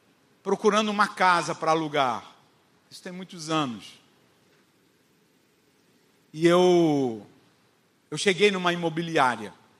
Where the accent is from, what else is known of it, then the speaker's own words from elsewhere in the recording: Rio de Janeiro, Brazil; eu não sou daqui. Eu sou do Rio. E eu estou tentando me transferir para cá.